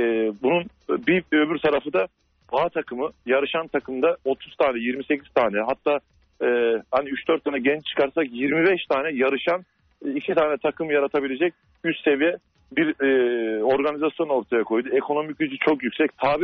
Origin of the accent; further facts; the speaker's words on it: Samsun, Turkey; ben Samspor taraftarıyım. Samsunluyum.